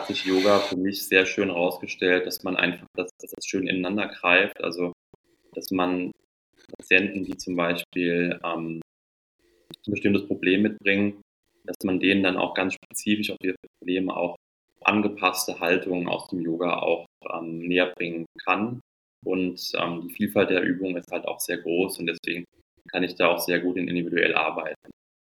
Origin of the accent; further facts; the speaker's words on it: Cologne, North Rhine-Westphalia, Germany; ich komme aus Köln und ich habe in Köln eine Praxis für Osteopathie und Yogatherapie